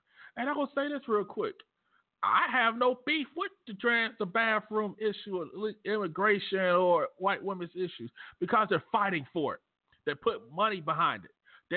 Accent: the South, United States; Well, I know I'm from the South. I say buggy instead of cart.

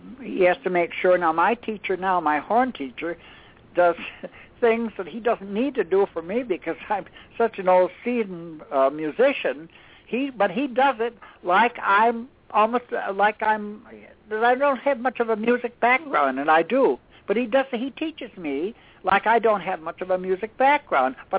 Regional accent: Baldwinsville, New York, United States; And then when I got back from that school and I got back to Baldwinsville in my hometown, I wasn't happy with my organ teacher anymore

